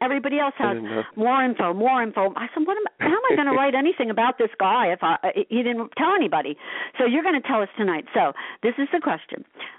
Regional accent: Asbury Park, New Jersey, United States; I grew up in Asbury Park. You know that? I love everything about Asbury Park.

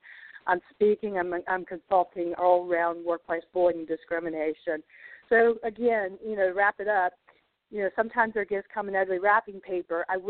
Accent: Asheville, North Carolina, United States; Yes, I'm down in Savannah today, heading back to my hometown in Asheville, North Carolina.

